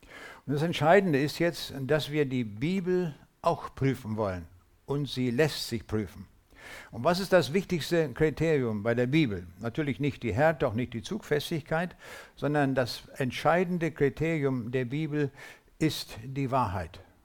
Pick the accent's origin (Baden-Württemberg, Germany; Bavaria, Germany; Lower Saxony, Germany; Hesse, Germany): Lower Saxony, Germany; Braunschweig; ich komme mit meiner Frau aus Braunschweig, damit man genau weiß, wo das liegt.